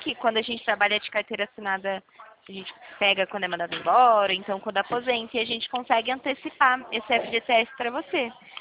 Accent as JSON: {"language": "Portuguese", "region": "São Paulo", "country": "Brazil", "said": "Eu sou aqui do interior de São Paulo."}